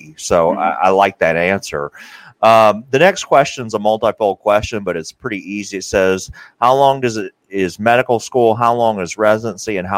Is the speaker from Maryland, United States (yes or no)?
no; Atlanta, Georgia, United States; And he's located right in my hometown in Atlanta, Georgia.